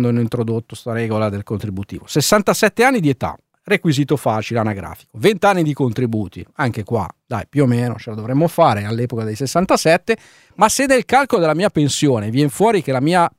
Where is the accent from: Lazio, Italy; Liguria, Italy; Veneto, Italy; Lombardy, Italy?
Lombardy, Italy; Sesto San Giovanni; io sono di Sesto San Giovanni, no? Le fabbriche insistevano, la Breda, la Falck